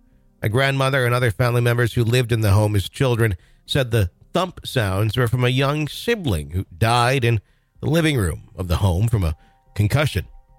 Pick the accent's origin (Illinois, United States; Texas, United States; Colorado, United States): Colorado, United States; moved away; I made the difficult decision to move back to my hometown in Colorado to pursue legal challenges regarding the tragedy.